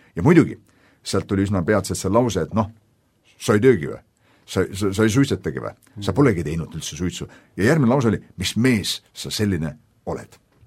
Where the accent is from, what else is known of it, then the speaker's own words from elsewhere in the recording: Uulu, Pärnu County, Estonia; Ma mäletan, kui Uulus ma kasvasin üles väikses külas seal